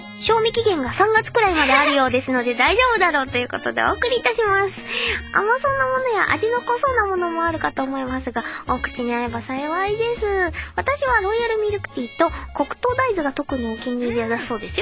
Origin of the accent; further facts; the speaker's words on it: Chiba, Japan; 私の出身の千葉県は、ピーナッツが結構有名なんですけど